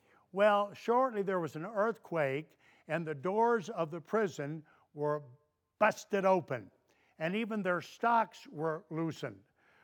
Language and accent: English; Tennessee, United States